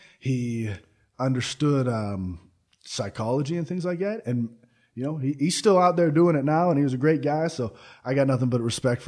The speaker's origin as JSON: {"language": "English", "town": "Pittsburgh", "region": "Pennsylvania", "country": "United States", "said": "I'm from Pittsburgh, PA, yeah."}